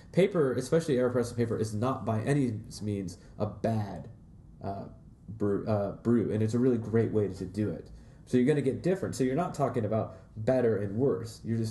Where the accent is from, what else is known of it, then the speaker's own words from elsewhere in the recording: Fort Wayne, Indiana, United States; I know my hometown in Fort Wayne, there's a shop there that has one of the, has a clover still.